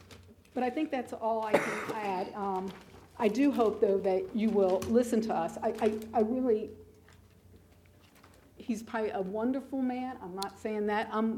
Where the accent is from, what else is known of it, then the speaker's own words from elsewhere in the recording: Maryland, United States; I'm from Maryland, so we don't have to have stormwater runoffs, but you do.